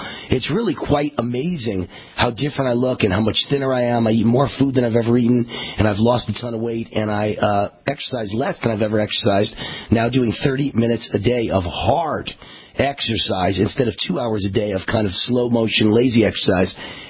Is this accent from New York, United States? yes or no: yes; New York, United States; now in Las Vegas, United States; I was born and raised in New York, and from the time I was like 6 years old, I was reading the Post.